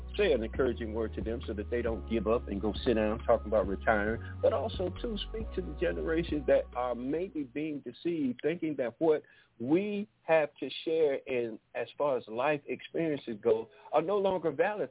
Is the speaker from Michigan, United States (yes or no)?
yes; Detroit, Michigan, United States; I'm an Air Force veteran. I grew up in Detroit, so I know about military tactics.